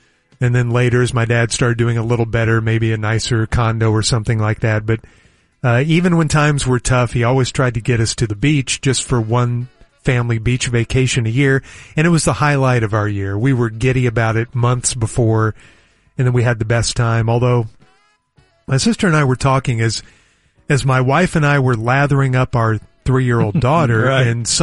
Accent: Texas, United States; somehow, I guess because I'm a Texan, I have chosen my two favorite now and common vacation destinations

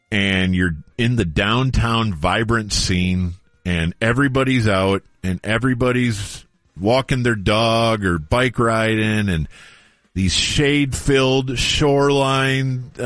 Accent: Wisconsin, United States; Like, I grew up in Wisconsin. Now, I did not grow up in Milwaukee

